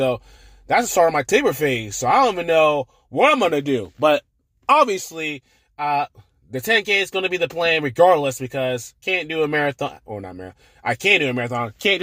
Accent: Georgia, United States; But in my opinion, because I am from Georgia and I want to do that hometown race at some point, maybe within the next 3 years.

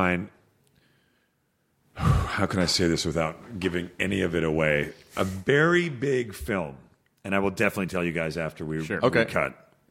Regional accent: Canada; Yeah, from being Canadian.

